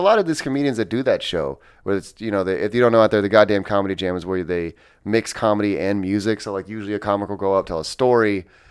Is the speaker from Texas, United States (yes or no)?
no; Indiana, United States; I'm from Indiana.